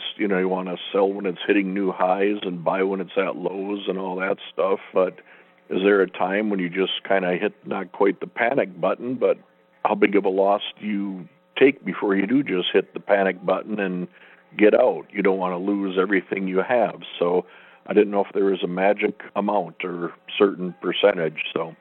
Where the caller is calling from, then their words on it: Minneapolis, Minnesota, United States; from Minneapolis.